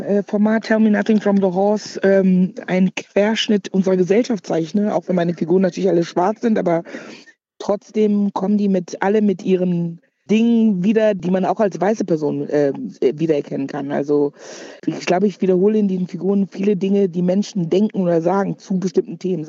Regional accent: Cologne, North Rhine-Westphalia, Germany; Afro-Kölsche, als Migrantin in diesem Land lebe und aufgewachsen bin, mich sozusagen natürlich irgendwo als Deutsche fühle, aber natürlich auch sage, ich bin eine ghanaische Frau

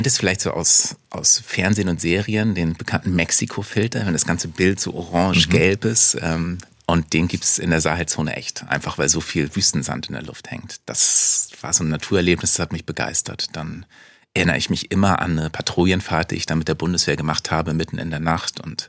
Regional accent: Itzehoe, Schleswig-Holstein, Germany; born there; Also ich bin in Itzehoe in Schleswig-Holstein geboren.

